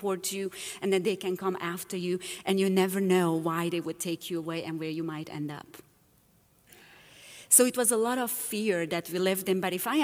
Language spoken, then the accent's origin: English; Romania; English is a second language; moved away; But originally, I am from Romania, and that is where the accent is coming from.